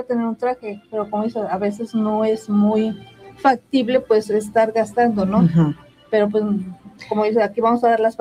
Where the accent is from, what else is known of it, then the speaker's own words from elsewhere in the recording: Iguala, Guerrero, Mexico; now in Tlaltizapán, Mexico; yo soy de Iguala, tengo 20 años viviendo en Tlaltizapán